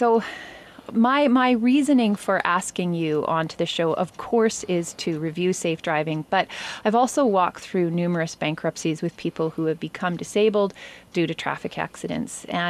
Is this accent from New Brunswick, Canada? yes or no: no; British Columbia, Canada; even though we as British Columbians may think that our insurance has these things covered